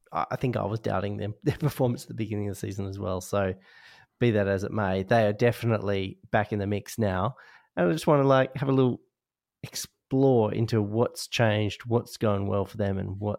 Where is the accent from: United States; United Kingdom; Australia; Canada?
Australia; Perth, Western Australia; First topic, well, I'm from Perth